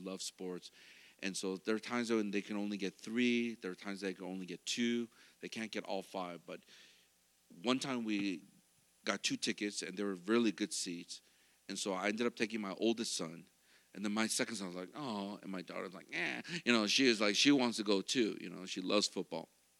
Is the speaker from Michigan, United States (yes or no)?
yes; Michigan, United States; Ohio State, boo, because we're from Michigan, right?